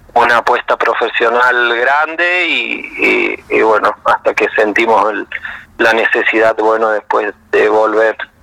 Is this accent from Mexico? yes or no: no; Jáchal, San Juan, Argentina; yo soy de San Juan, de un pueblito a 2 horas al norte, de un pueblo que se llama Hachal, de unos 20.000 habitantes